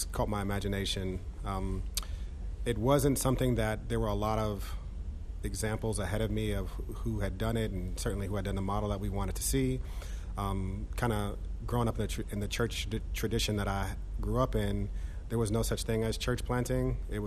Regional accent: Yonkers, New York, United States; And then I grew up in New York, in Yonkers, and I used to go to Harlem every Saturday morning to play basketball

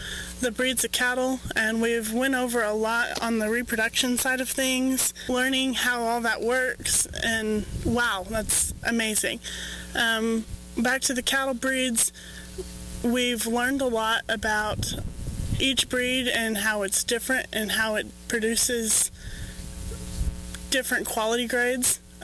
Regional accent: Flomont, Texas, United States; I'm from Flomont, Texas, and that's in Motley County in the Texas Panhandle. I grew up farming

